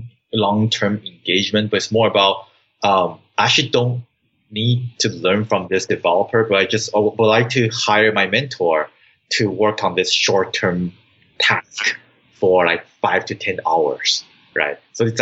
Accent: Taiwan; I'm originally from Taiwan as well. Mm-hmm. So I consider that as my native country.

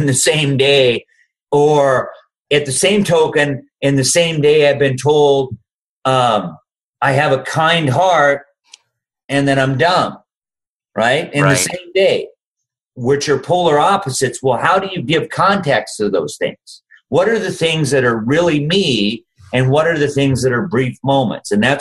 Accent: North Dakota, United States; Let's embrace the fact we're from North Dakota.

